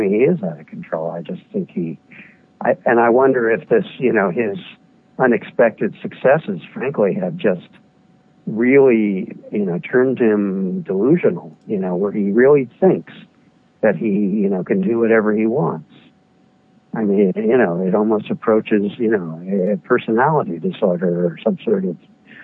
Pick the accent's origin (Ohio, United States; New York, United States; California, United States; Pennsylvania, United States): New York, United States; New York City; growing up around New York City as a child, you know, I remember Donald Trump when he was really just sort of a younger brat